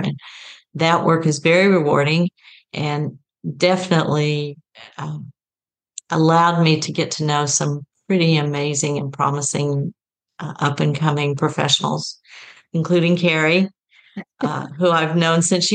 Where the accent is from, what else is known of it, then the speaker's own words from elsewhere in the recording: Oklahoma, United States; also born or lived in Texas; now in Athens, United States; I come from Oklahoma and Texas, which is an odd place to come from when you live in Athens, Ohio.